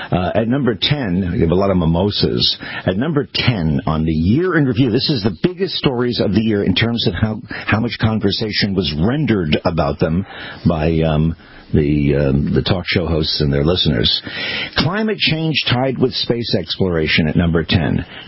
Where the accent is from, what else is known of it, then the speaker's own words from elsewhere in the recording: Denver, Colorado, United States; from Denver and you're from Los Angeles.